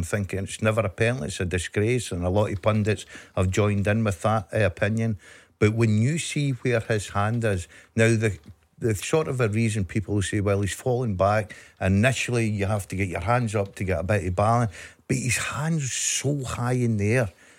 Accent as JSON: {"language": "English", "town": "Motherwell", "region": "Scotland", "country": "United Kingdom", "tie": "born or raised there", "said": "So I'm going for my hometown tonight, and I'll give it to Motherwell."}